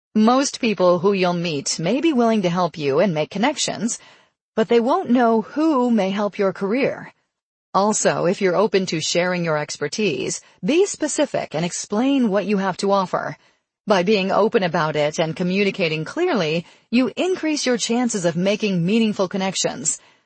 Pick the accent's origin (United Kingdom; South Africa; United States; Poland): Poland; English is a second language; I was a news anchor at a local TV station in my hometown in Poland and was earning a nice salary.